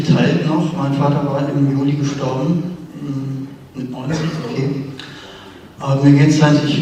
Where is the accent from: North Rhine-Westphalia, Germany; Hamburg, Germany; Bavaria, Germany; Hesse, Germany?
Hesse, Germany; Kassel; Aus Kassel.